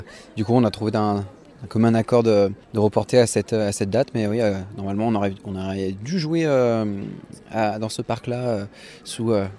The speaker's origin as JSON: {"language": "French", "town": "Roanne", "region": "Auvergne-Rhône-Alpes", "country": "France", "lives_now": "Saint-Étienne, France", "said": "Alors, on est originaire de la ville de Roanne, mais avec le temps, on s'est un peu dispatchés tous. Moi, je me suis installé récemment sur Saint-Étienne."}